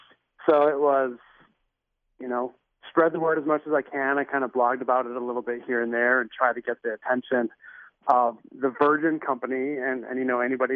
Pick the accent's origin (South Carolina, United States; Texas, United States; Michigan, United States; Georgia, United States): Michigan, United States; At this point, I'm beyond excited, thinking that he's coming to my home state. This is the best chance to make it happen. And on top of that, having a beer in Michigan has never been more relevant